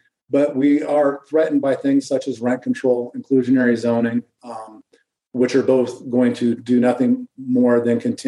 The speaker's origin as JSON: {"language": "English", "town": "Reno", "region": "Nevada", "country": "United States", "tie": "born there", "said": "I was born in Reno. My dad and his family moved here in the 40s. So we're part of this community."}